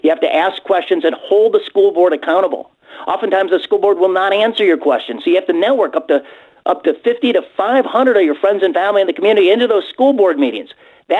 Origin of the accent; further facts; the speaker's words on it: Illinois, United States; Well, Glenn, I'm from Illinois. It is the Super Bowl of corruption, as everybody understands.